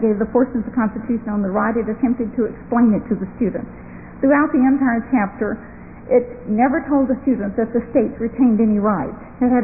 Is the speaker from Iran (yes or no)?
no; Ireland; And you have to realize I'm Irish. And you don't tell an Irishman you're not going to listen to them.